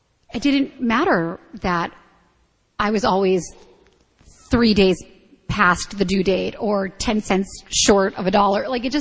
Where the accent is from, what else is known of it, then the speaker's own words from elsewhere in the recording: New Jersey, United States; I recently moved back to New Jersey, which is where I'm from. I'm back, not just to my hometown, but actually to the house I grew up in, which is an interesting experience.